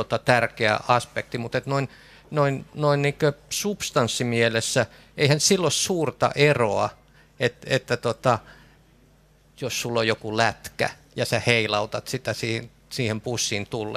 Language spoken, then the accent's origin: Finnish; Espoo, Uusimaa, Finland; No minä olen Espoosta